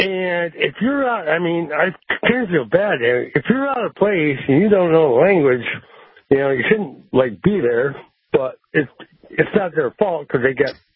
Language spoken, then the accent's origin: English; Lake George, New York, United States; now in Bullhead City, United States; I mean, I grew up in Lake George, New York, you know, and when the Canadians come down in the summertime